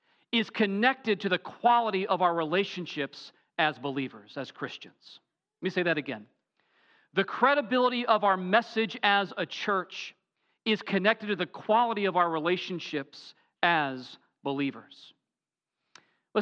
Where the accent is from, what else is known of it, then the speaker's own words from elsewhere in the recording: Tennessee, United States; I called my pastor growing up in Tennessee, Brother Bill, Brother Ted.